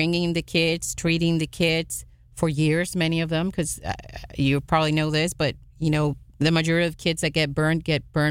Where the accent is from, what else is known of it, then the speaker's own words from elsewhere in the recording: Puerto Rico; and to be honest with you, I am from Puerto Rico.